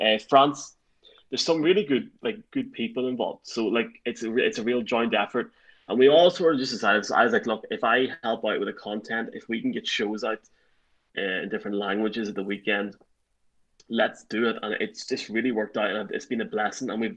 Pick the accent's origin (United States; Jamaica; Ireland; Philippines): Ireland; Oh, believe me. I'm from Ireland.